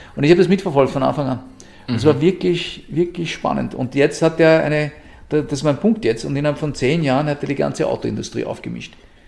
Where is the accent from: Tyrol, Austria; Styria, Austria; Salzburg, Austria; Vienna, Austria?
Vienna, Austria; Ich bin ein Wiener.